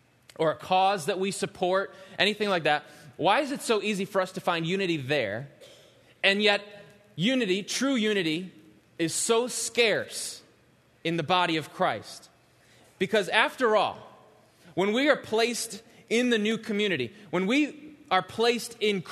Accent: New York, United States; And me and my friends, it was about three or four of us, and we're all from Western New York

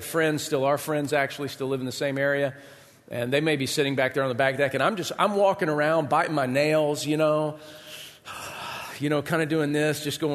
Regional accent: Georgia, United States; I was little, growing up in Georgia, I didn't have a swimming pool at our house

